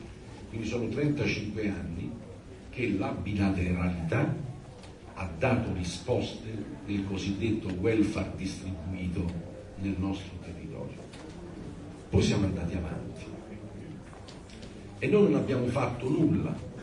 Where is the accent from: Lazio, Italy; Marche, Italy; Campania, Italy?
Lazio, Italy; Rome; Chi mi conosce sa che io sono romano e romanista